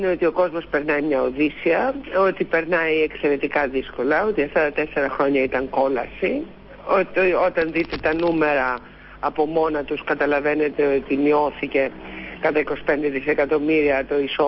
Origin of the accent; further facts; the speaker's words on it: Athens, Attica, Greece; και όχι δικό μου που είμαι Αθηναία